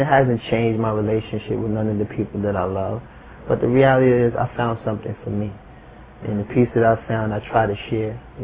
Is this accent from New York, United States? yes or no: yes; Harlem, New York, United States; I'm born and raised in Harlem.